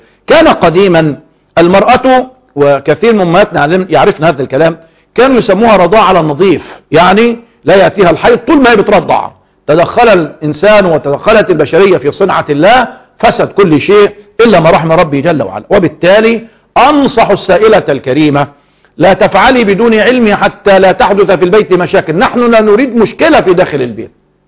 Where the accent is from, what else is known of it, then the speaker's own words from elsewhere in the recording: Egypt; قلت لو أننا كمصريين مثلا،